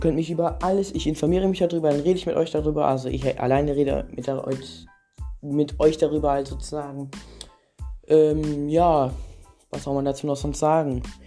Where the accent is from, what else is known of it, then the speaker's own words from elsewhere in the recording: Germany; Ich komme aus Deutschland. Meine Stadt werde ich auch nicht verraten.